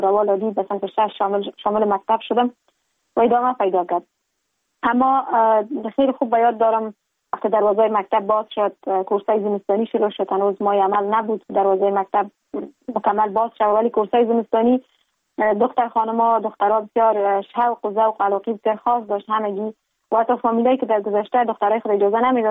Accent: Kabul, Afghanistan; now in Ankara, Turkey; در شهر کابل متولد شدیم،

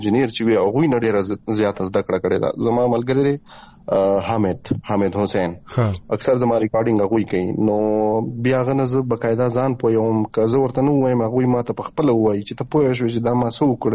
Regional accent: Saber Abad, Khyber Pakhtunkhwa, Pakistan; زمونږ کرک ډیسټریکټ کې خپل کلی چې دی زمونږ د کلی نوم دی صابر آباد. په کټه کې ورته وایي سواترا. نو سواترې کې دننه کلی دی صابر آباد. زه د صابر آباد دغه مین سټی یم کم خاص چې دی زه په هغه کې پاتې کېږم.

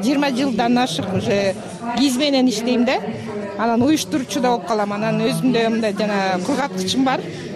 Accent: Bishkek, Kyrgyzstan; Мен Бишкектенмин.

